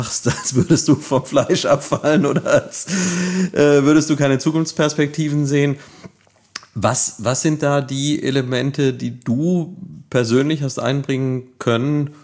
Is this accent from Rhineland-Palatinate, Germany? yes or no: yes; Neuwied, Rhineland-Palatinate, Germany; man hätte früher in meiner Jugend hier in Neuwied eine Kneipentour machen können, die sehr, sehr lange gegangen wäre